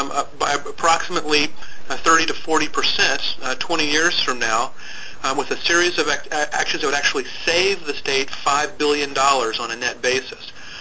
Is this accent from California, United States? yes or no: no; Wilmington, North Carolina, United States; I'm a Wilmington native. I grew up in Wilmington, and I've been teaching at UNC Wilmington for the last 11 years.